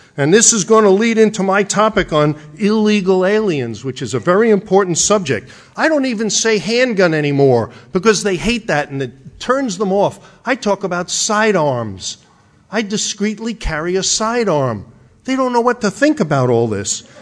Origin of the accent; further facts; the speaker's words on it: Arizona, United States; I come from Arizona, where the population is filled with immigrants